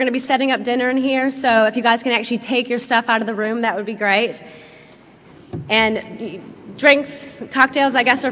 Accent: United States; now in New Zealand; I'm American. You know, every Kiwi in the room here knows that I'm American, but probably the Americans in the room probably think I sound a bit funny.

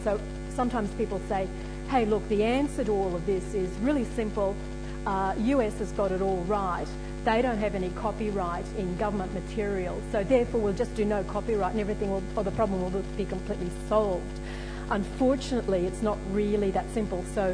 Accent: Australia; from Australia, from QUT

